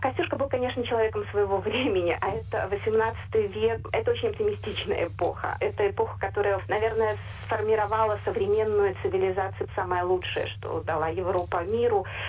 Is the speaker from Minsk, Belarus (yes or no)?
yes; Minsk, Belarus; а я сама из Беларуси, из Минска, эта фигура мне очень близкая